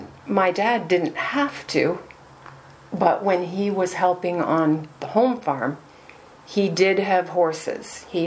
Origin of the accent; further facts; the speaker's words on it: Canada; I guess I just think of myself as Canadian.